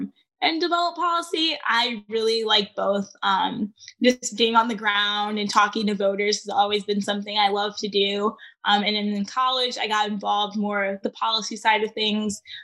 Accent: Illinois, United States; I'm from the Chicagoland area, so I think it was a really big deal around them then.

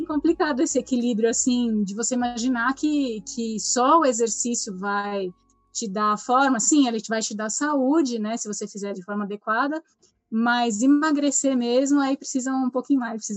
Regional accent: São Paulo, Brazil; also born or lived in Bauru; Bom, eu nasci em São Paulo, capital, estudei no interior de São Paulo, mas a minha vida até os 33 anos foi São Paulo, capital.

